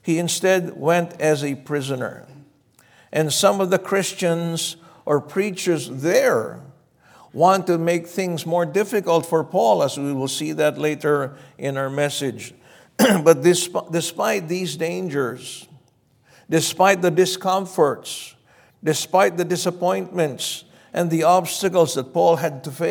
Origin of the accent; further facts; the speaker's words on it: Philippines; It's because I'm not a Philistine. I'm from the Philippines.